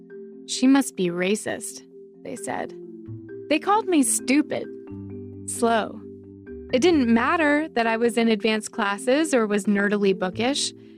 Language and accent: English; Charlotte, North Carolina, United States; My teacher introduced me to the class, told them I was from Charlotte.